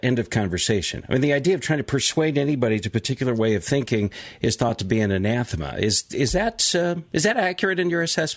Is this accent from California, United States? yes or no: yes; California, United States; I grew up in California, where Spanish was proliferating, and especially the white folks back in the day used to speak English louder and more slowly